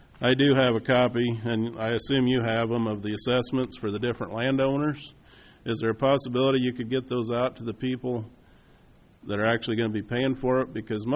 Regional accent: State Center, Iowa, United States; I'm from State Center. I'm part of the Marshall Story District.

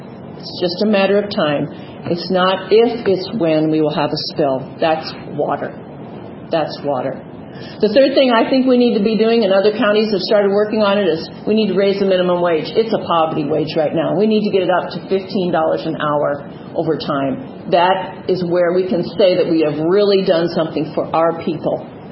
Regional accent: Iowa, United States; which I think is the best county in Iowa, even though I grew up in Southwest Iowa. That's why we're still here.

